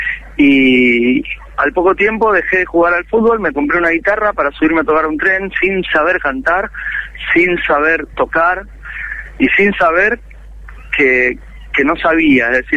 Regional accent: Concordia, Entre Ríos, Argentina; yo soy de Concordia, Entre Ríos, iba a visitar a mi familia

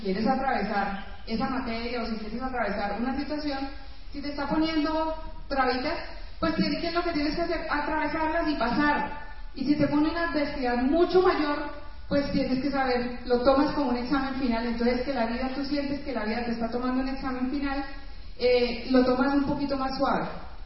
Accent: Cali, Valle del Cauca, Colombia; now in Bogotá, Colombia; Yo hace muchos años que me fui de Cali

